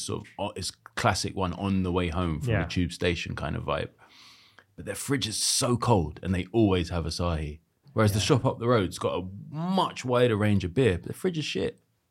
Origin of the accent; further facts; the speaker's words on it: Jamaica; And then, of course, being Jamaican, it's just like, that t-shirt's not for sale.